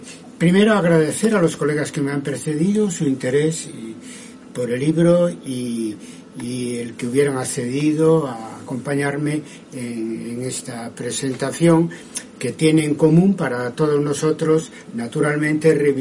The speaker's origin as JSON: {"language": "Spanish", "region": "Galicia", "country": "Spain", "said": "Yo, como sabéis, soy gallego de nación y desde muy joven"}